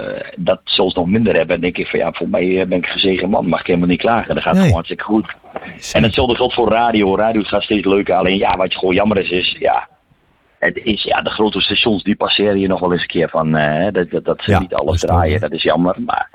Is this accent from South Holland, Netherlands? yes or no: no; Overijssel, Netherlands; ik kom zelf uit Twente.